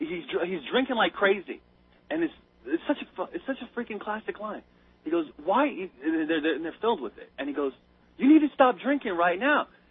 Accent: United States; I'm going to keep saying sauna because it sounds cooler. I'm an American. I can do that.

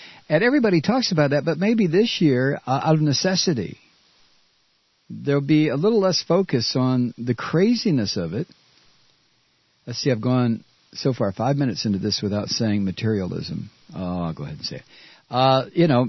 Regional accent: Toledo, Ohio, United States; The two Chrysler plants in my hometown of Toledo will be shut down through nearly the entire month of January.

